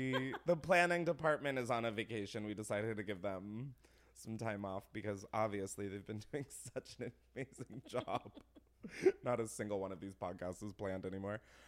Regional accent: Delaware, United States; I grew up in Delaware.

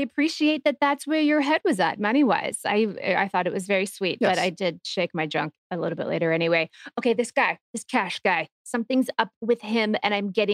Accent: New York City, New York, United States; And as a New Yorker, I would be mad at them.

